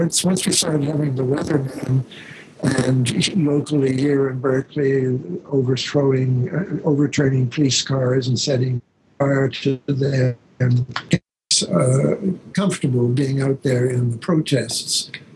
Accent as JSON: {"language": "English", "country": "Canada", "said": "I always said I'm a Canadian, but on this show, I'll say I was my father's son."}